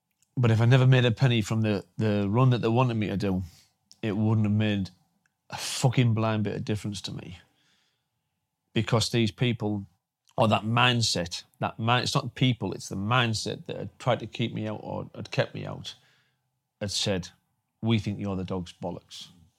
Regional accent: Redcar, North East England, United Kingdom; I'd had these two shows planned of forgiveness in my hometown in Redcar.

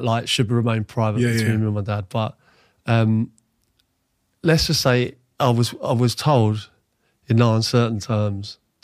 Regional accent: Ealing, London, United Kingdom; I'm bearing in mind, I grew up in Ealing.

